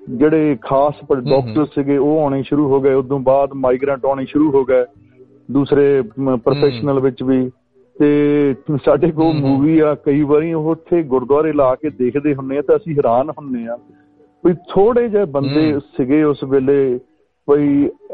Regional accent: Pal Kadim, Punjab, India; ਮੈਂ ਪੰਜਾਬ ਦੇ ਫਲੌਰ ਦੇ ਲਾਗੇ ਇੱਕ ਪਿੰਡ ਹੈ ਪਾਲ ਕਦੀਮ, ਓਦਾਂ ਬਹਿ ਬੜੀਆਂ ਬਾਲਾਂ ਵੀ ਕਹਿ ਦਿੰਦੇ ਨੇ, ਉੱਥੇ ਦਾ ਮੈਂ ਜੰਮ ਪਾਲਿਆ ਤੇ ਮੈਂ ਇੱਕ ਗਰੀਬ ਪਰਿਵਾਰ ਵਿੱਚ ਪੈਦਾ ਹੋਇਆ ਸੀ ਤੇ ਖੇਤੀ ਵਿੱਚ ਵੀ ਹੱਥ ਵਡਾਉਂਦਾ ਸੀ।

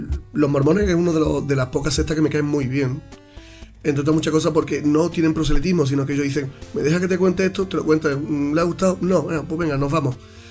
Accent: Dos Hermanas, Andalusia, Spain; Escucha, en mi pueblo, en Dos Hermanas

